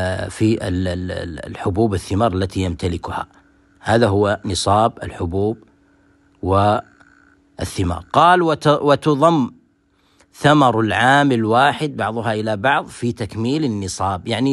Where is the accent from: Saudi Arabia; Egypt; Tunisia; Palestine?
Saudi Arabia; عندنا هنا في بلادنا المملكة العربية السعودية